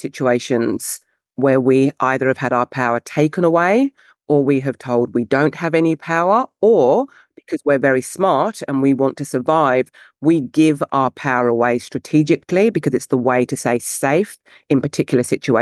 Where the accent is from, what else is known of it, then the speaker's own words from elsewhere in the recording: England, United Kingdom; And because I'm English, I will go to the Oxford Dictionary.